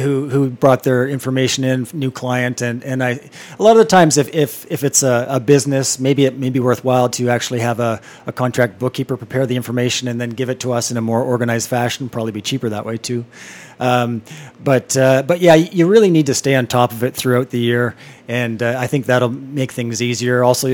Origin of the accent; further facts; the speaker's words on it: Ontario, Canada; I grew up in Ontario, and I went to University of Toronto, and was working through my education